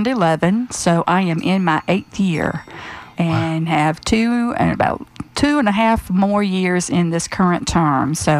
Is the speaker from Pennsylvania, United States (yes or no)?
yes; Roxborough, Pennsylvania, United States; I am humbled and honored to have the opportunity to serve my hometown. I was born in Roxborough.